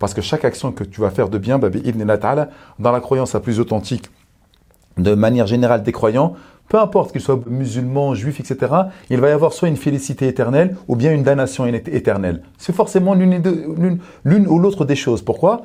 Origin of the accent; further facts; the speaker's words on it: France; j'ai grandi en France, ou parce que j'ai grandi à la cité, ou parce que j'ai grandi dans un environnement